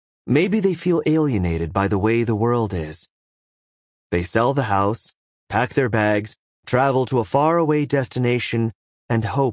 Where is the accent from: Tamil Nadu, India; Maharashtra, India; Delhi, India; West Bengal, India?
Tamil Nadu, India; Auroville; Aurelise and I grew up in Auroville. We spent our early years there, in a magical, denuded terrain, a flat desert that felt very remote, both physically and psychologically.